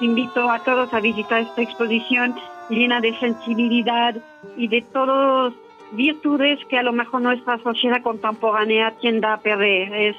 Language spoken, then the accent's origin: Spanish; France; Spanish is a second language; tengo una pasión inmensa siendo francesa por esta zona